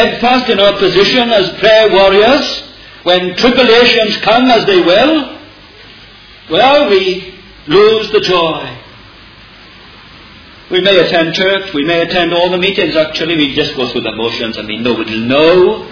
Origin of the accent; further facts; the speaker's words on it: Wales, United Kingdom; And I'm Welsh anyway, so I have every right to be moody.